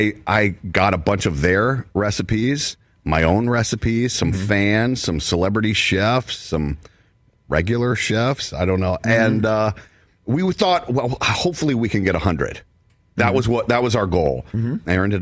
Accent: the South, United States; This is not something I'm from the South.

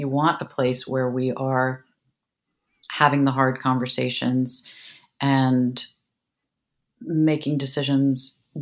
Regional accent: New York City, New York, United States; now in Texas, United States; And, you know, I'm a girl from New York City.

